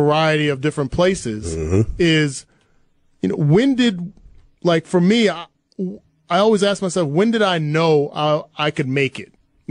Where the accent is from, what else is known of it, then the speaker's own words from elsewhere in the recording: New Jersey, United States; where I grew up in Jersey, we didn't have any pro athletes